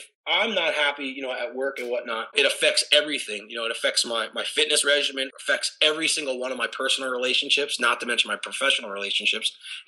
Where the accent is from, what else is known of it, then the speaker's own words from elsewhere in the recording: Northeast, United States; I grew up in the Northeast, and I grew up old school East Coast family where you don't talk about anything